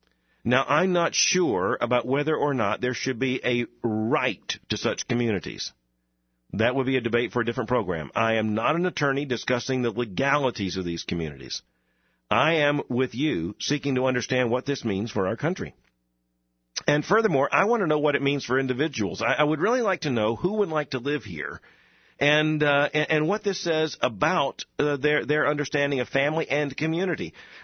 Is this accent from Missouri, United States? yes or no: no; Florida, United States; Now, I grew up in South Florida.